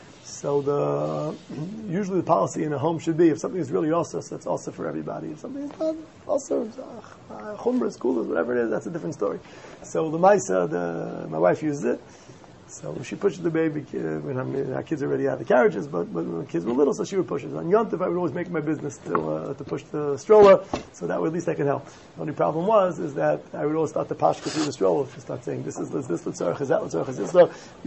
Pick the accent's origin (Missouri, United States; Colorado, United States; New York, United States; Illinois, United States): New York, United States; Riverdale; I grew up still without an Erev. There was not an Erev. I grew up in Riverdale, and the Erev was built. I was about 11, 12 or so when the Erev was constructed